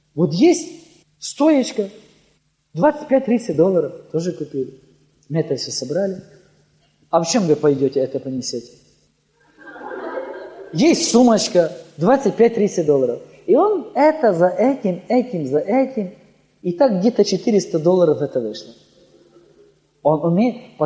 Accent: Ukraine; А мы говорим, мы с Украины.

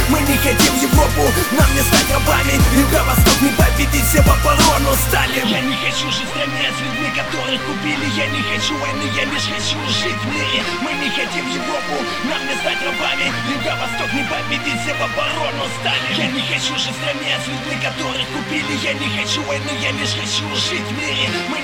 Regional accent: Donbas, Ukraine; Я с Донбасса, это город с нацией, мы никогда не признаем такую власть.

